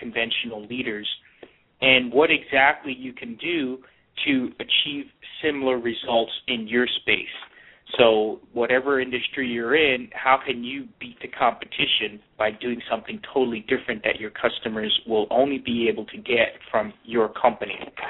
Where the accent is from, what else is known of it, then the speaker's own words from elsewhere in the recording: New York City, New York, United States; Well, born and raised in New York City, and I've traveled a lot since.